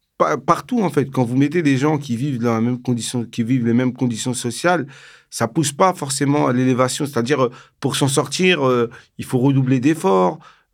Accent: Cergy-Pontoise, Île-de-France, France; moi, je suis né à Cergy-Pontoise, dans le Val-d'Oise, en banlieue parisienne. Et en fait, quand j'ai grandi dans ma ville, dans mon quartier, c'était un quartier où, voilà, qui rassemblait énormément d'origines différentes, et ce qui a créé aussi cette richesse, cette diversité

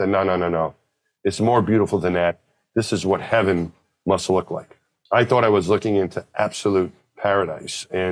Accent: Franklin Square, New York, United States; You know, I grew up just out of Queens in New York, just outside of New York City. My hometown was my home when I was a little kid. Franklin Square.

